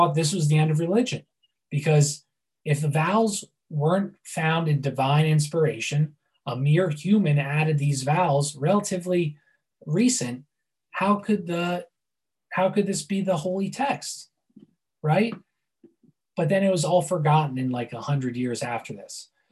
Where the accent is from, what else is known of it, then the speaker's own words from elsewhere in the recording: Northeast, United States; I'm from the Northeast. There's like places called that are Aliquippa, Tamaqua, all these Native American words.